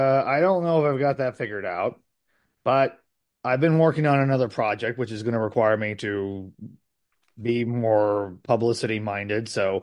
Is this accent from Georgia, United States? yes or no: no; Missouri, United States; I'm a hick from Southwest Missouri.